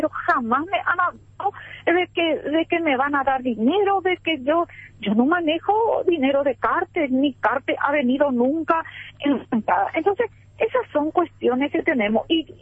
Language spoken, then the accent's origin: Spanish; Paraguay; yo decirle como mujer, decirle como liberal, como senadora y como paraguaya